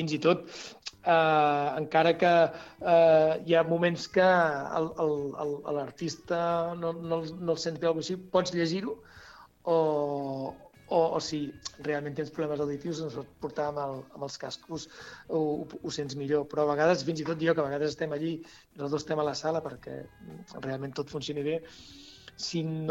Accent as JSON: {"language": "Catalan", "town": "El Vendrell", "region": "Catalonia", "country": "Spain", "said": "ja que som gent del Vendrell, que vinguin aquí a fer aquesta proposta aquí"}